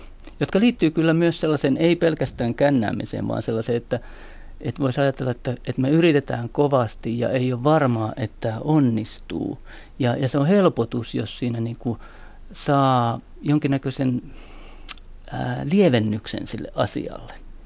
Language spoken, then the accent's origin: Finnish; England, United Kingdom; Eihän Suomi tässä ole niin mikään ainutlaatuinen kulttuuri. Että no, meillä Englannissa on esimerkiksi samanlaista kulttuuria.